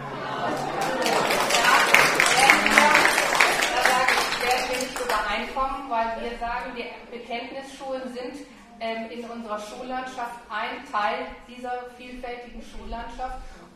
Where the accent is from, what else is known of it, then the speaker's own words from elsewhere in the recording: Cologne, North Rhine-Westphalia, Germany; Ich komme aus Köln, wir haben in Köln gerade, Sie haben es angesprochen